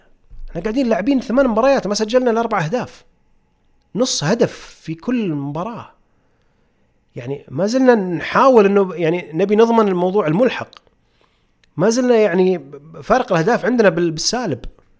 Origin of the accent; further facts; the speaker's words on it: Saudi Arabia; بس وين كنا احنا كمنتخب سعودي؟ وين صرنا؟